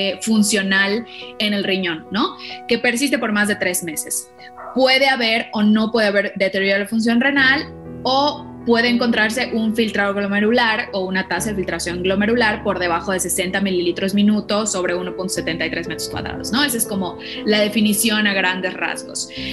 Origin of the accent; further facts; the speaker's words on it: Yucatán, Mexico; born there; de Yucatán, que es el estado donde yo nací